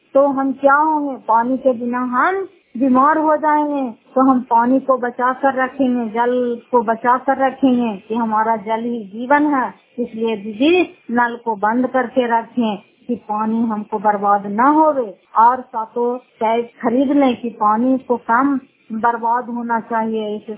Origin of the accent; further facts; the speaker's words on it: Fatehpur, Bihar, India; घर फतेहपुर, पंचायत मकरौता, जिला नालंदा, कसरा ब्लॉक की निवासी हूँ।